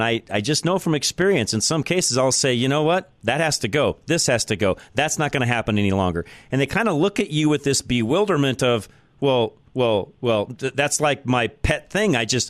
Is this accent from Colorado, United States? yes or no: yes; Boulder, Colorado, United States; I am a native of Boulder, so there's not too many of us around left.